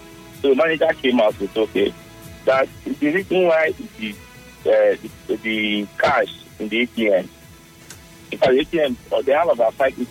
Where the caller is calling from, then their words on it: Port Harcourt, Rivers, Nigeria; I'm calling from Port Harcourt.